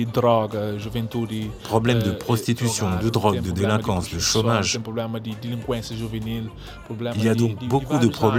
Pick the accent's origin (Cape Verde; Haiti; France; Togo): Cape Verde; Praia; Bon, je suis né, j'ai grandi à Ponta d'Agua.